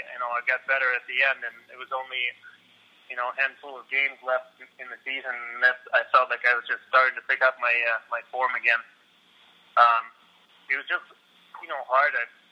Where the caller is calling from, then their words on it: Boca Raton, Florida, United States; Boca Raton.